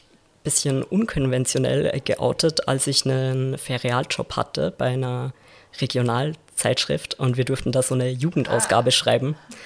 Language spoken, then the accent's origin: German; Laakirchen, Upper Austria, Austria; Ich komme ursprünglich aus Lackirchen in Oberösterreich.